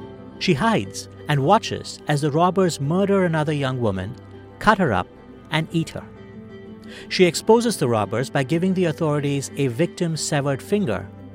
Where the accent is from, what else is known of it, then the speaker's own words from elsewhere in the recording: India; now in United States; I grew up in India, where traffic accidents and deaths were commonplace.